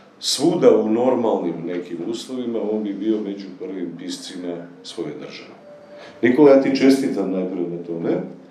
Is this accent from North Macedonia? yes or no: yes; Kumanovo, Northeastern, North Macedonia; ja sam iz Kumanova.